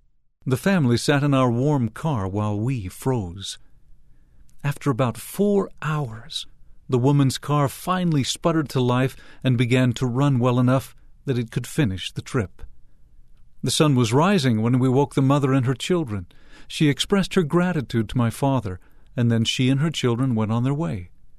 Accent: Illinois, United States; I grew up in Illinois, in a small farming community on the main road to Nauvoo.

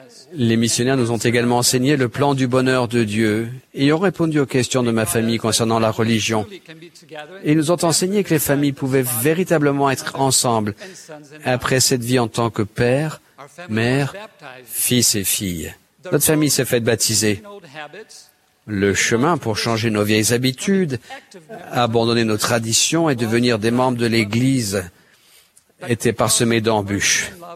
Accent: Brazil; J'ai alors décidé de rentrer dans mon pays d'origine, le Brésil, pour y trouver mon épouse.

